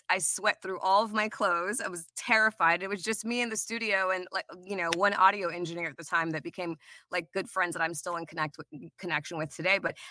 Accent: Trinidad & Tobago; also born or lived in US Virgin Islands; now in United States; So when I immigrated here from Trinidad and from the USVI, which is where, my roots are, my cousins were obsessed with football.

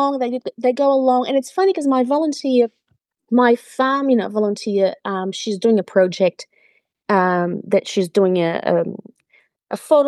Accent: Brazil; I grew up in Brazil

